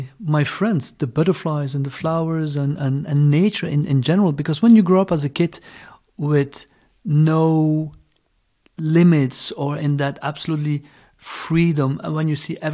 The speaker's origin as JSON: {"language": "English", "town": "Brussels", "region": "Brussels-Capital Region", "country": "Belgium", "tie": "born or raised there", "also_born_or_lived": "Ghent, Belgium", "second_language": "English", "said": "So I'm born in Ghent, and I grew up in more at the countryside, at the coast, and then in Brussels. Mm-hmm. Then we moved to Brussels."}